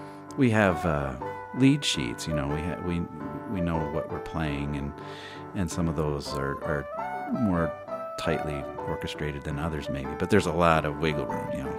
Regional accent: Wilmington, Delaware, United States; I grew up in Wilmington, Delaware. Sounds exotic when I say it, but it's really not. But it was very suburban.

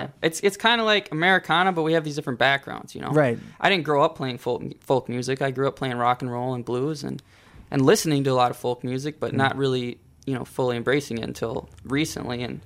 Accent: Shell Lake, Wisconsin, United States; Shell Lake. Go Lakers, man. Yeah, 1,200 people. It's I love that town, though. I do. I don't regret growing up in a small town one bit.

